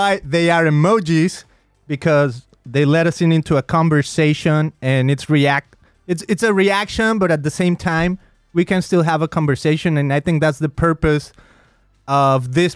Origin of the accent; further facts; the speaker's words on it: Mexico; even though I grew up in Mexico, but I grew up, out of all the different ramifications, I grew up more like in the Protestant type of church growing up and whatnot.